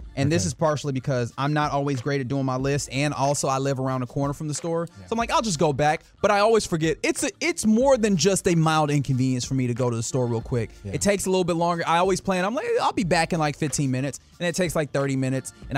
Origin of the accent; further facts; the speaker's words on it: Texas, United States; I'm from Texas, baby. Cold does not really sit well with me.